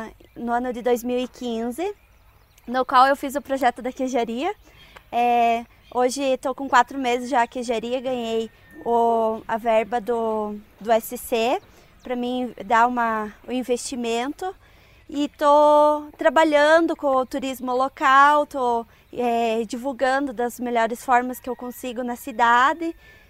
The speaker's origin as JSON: {"language": "Portuguese", "town": "Campo Alegre", "region": "Santa Catarina", "country": "Brazil", "said": "sou do município de Campo Alegre, da localidade de Faxinal."}